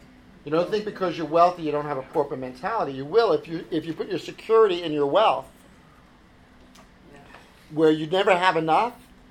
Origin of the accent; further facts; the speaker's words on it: New York, United States; I'm a New Yorker.